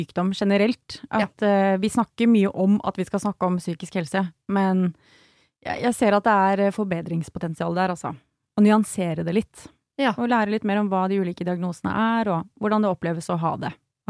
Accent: Bærum, Akershus, Norway; Jeg er fra Bærum, skjønner du?

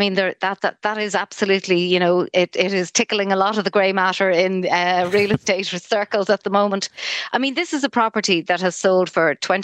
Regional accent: Achill, Ireland; also born or lived in Donegal; so I grew up in Achill and Donegal.

